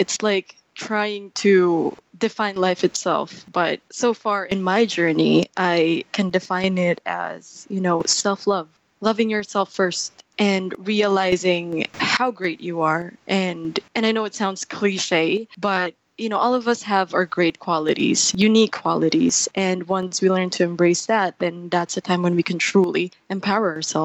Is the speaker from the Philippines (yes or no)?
yes; Philippines; I am 22 years old. I'm from the Philippines.